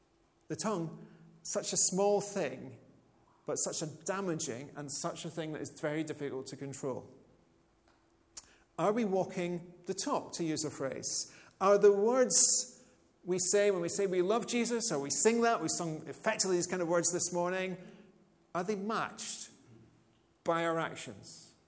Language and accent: English; Scotland, United Kingdom; However, I'm from Scotland